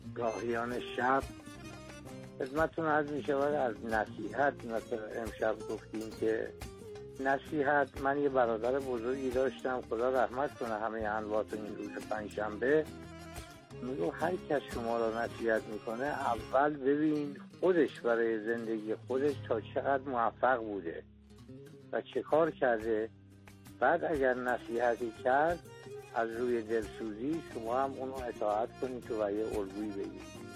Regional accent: Baba Pir, Hamadan, Iran; از روستای بابا پیر شهرستان تویترکان.

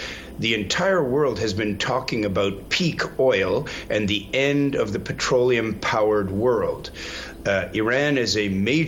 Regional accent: Canada; also born or lived in Japan; I grew up in Canada, which developed the CANDU nuclear reactors.

